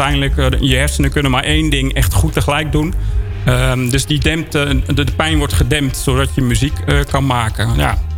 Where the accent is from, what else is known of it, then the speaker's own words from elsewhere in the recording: Netherlands; wat wij als Nederlanders denk ik moeten willen